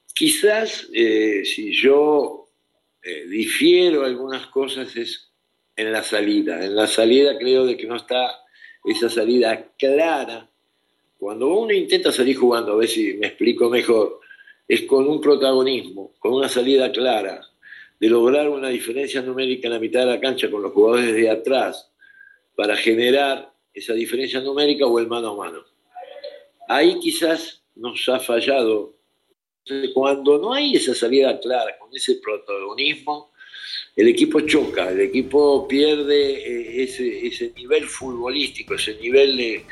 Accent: Argentina; now in Mexico; En otros países, yo que soy de Argentina, si vos perdés un partido, te puedo asegurar que nadie te va a pedir un autógrafo

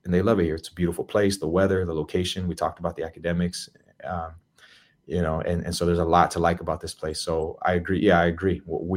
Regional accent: Montebello, California, United States; I grew up in East LA and Montebello to be specific. And the reality was there wasn't a lot of opportunity where I grew up.

